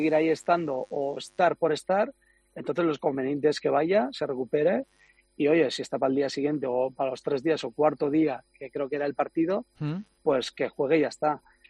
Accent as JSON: {"language": "Spanish", "region": "Basque Country", "country": "Spain", "said": "Pero seguramente la gente una porque saben que soy vasco."}